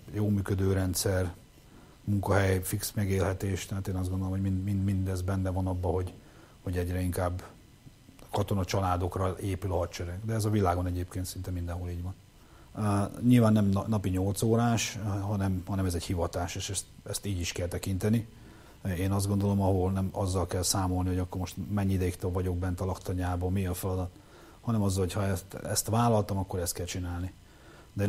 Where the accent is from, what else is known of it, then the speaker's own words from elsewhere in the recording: Hódmezővásárhely, Csongrád-Csanád, Hungary; én Vásárhelyről vagyok